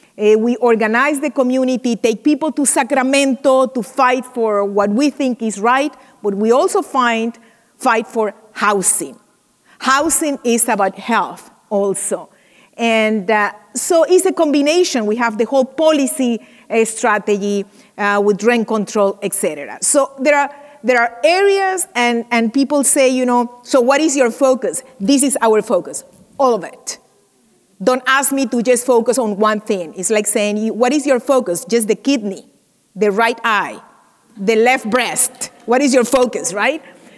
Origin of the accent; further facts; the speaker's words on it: Venezuela; We are working in Venezuela right now, in the middle of one of the most difficult moments of my home country.